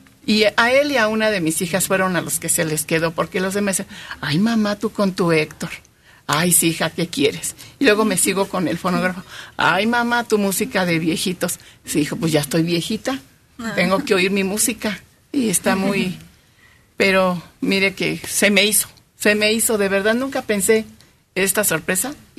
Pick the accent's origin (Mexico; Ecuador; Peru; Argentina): Mexico; Ixtapaluca, State of Mexico; Yo soy de Ixtapaluca.